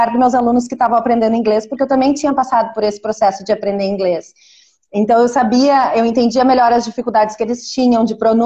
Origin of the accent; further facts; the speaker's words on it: Porto Alegre, Rio Grande do Sul, Brazil; Sim, então, eu sou de Porto Alegre